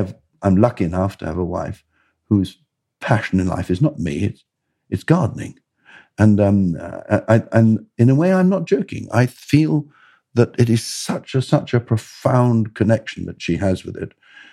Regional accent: Bradwell, East of England, United Kingdom; I grew up in Essex, near a place called Bradwell.

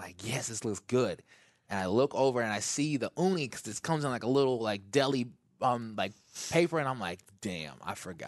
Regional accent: Midwest, United States; well, I'm from the Midwest.

